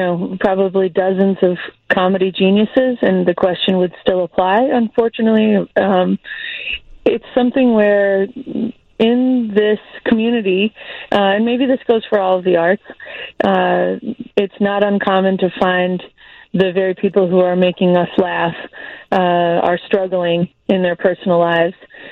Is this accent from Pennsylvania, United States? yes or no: no; Jamestown, New York, United States; Make Jamestown, my hometown, a destination for that.